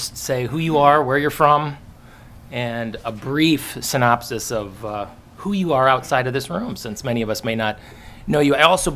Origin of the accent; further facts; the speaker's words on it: Burnsville, Minnesota, United States; I am from Burnsville, also from the 2nd Congressional District.